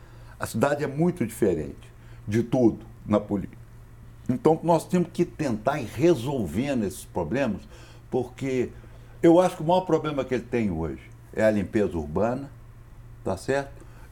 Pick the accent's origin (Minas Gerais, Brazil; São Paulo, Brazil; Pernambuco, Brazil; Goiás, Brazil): Minas Gerais, Brazil; nos humilhou como mineiros